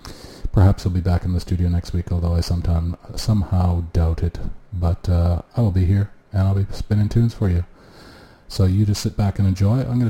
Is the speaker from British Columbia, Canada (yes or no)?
yes; Vancouver, British Columbia, Canada; That was, of course, released on Network Records from my hometown, Vancouver.